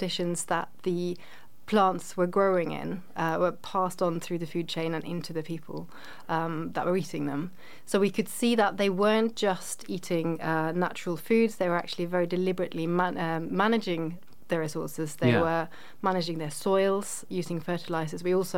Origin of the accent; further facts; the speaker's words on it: Norway; I grew up in Norway, so my teeth actually have the sort of Norwegian Viking signals.